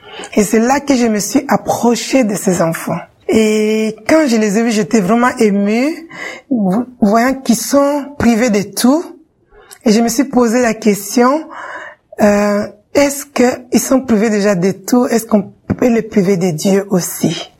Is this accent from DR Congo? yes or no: yes; Kinshasa, DR Congo; Je viens de Kinshasa, en République démocratique du Congo.